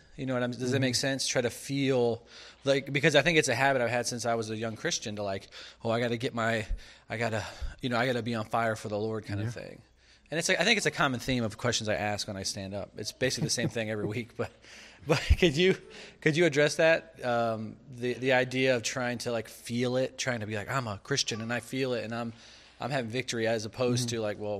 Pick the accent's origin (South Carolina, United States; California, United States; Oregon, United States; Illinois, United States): South Carolina, United States; because I'm from South Carolina. I'm from a real Southern Baptist church, like in the South.